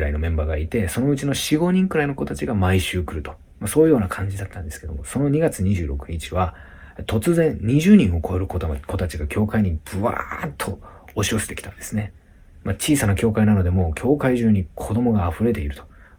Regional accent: Nagasaki, Japan; 地元が長崎にあるんですけれども

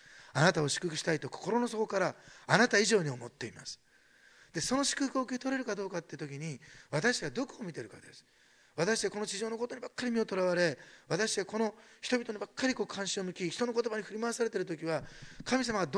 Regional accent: Osaka, Japan; 私なんか大阪出身でね、大阪の人がいたら避けたくなるっていうのがありますけど

